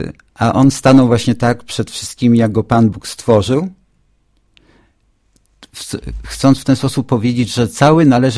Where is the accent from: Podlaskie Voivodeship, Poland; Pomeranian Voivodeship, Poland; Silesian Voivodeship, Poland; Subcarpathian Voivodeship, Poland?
Podlaskie Voivodeship, Poland; Czarna Białostocka; tam gdzie się wychowywałem, tam gdzie mieszkałem, to są moje strony rodzinne, to jest Białystok, to jest Puszcza Knyszyńska, to są lasy wokoło, to niedokładnie może to miejsce, miasto, ale właśnie to było miasteczko między Sokółką a Białymstokiem, nazywa się Czarna Białostocka.